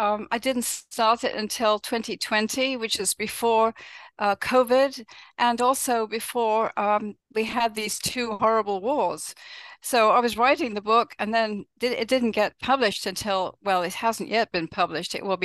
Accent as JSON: {"language": "English", "region": "South East England", "country": "United Kingdom", "tie": "born or raised there", "said": "I grew up in England, actually where the book is set, 9 miles south of London. And I wasn't there, of course. I was born after the war."}